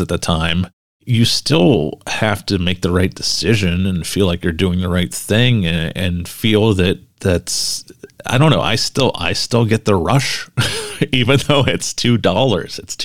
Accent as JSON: {"language": "English", "town": "Pittsburgh", "region": "Pennsylvania", "country": "United States", "said": "I'm from Pittsburgh, and we have a casino right in Pittsburgh"}